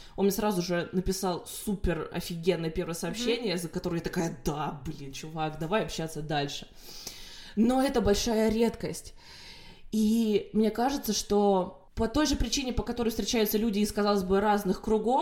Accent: Russia; now in Lyon, France; в моем случае это понятно, что я из России

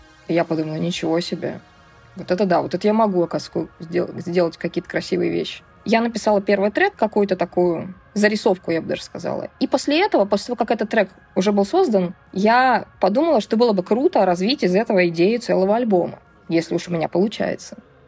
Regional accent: Murmansk, Murmansk Oblast, Russia; born there; Я родилась в Мурманске, чтобы доехать на юг, нужно было ехать 3 дня на поезде с самого севера на самый юг.

